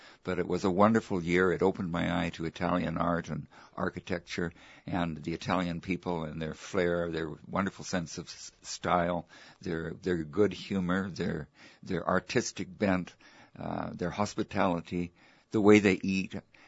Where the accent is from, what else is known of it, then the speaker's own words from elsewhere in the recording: Vancouver, British Columbia, Canada; born there; I was born in 1940 in Vancouver. I went to UBC, University of British Columbia. Then I did a PhD at Yale.